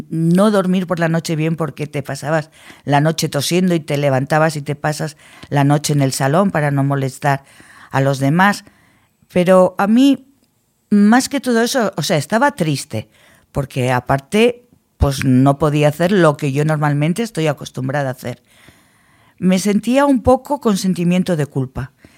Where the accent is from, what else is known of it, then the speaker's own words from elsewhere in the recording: Logroño, La Rioja, Spain; somos de Logroño y había muy buen tabaco en Logroño